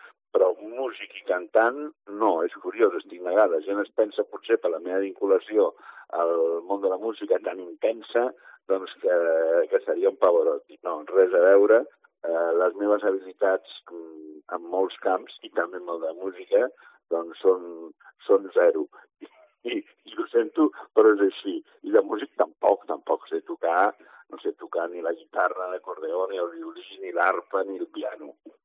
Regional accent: Terrassa, Catalonia, Spain; Als 7 o 8 anys ja escrivia un diari amb el que passava al meu carrer i al meu barri, a Terrassa

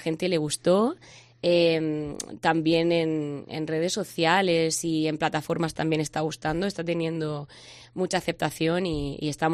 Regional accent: Algezares, Region of Murcia, Spain; Sí, soy de Algezares y, bueno, ahora mismo vivo en San Ginés, pero de aquí, de Murcia, sí.

